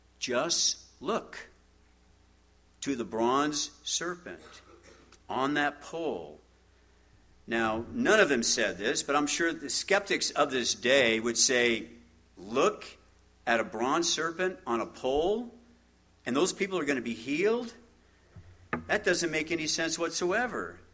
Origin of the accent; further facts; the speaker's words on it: Garden Grove, California, United States; I grew up in Garden Grove. It's not that where I live right now isn't very far from where I grew up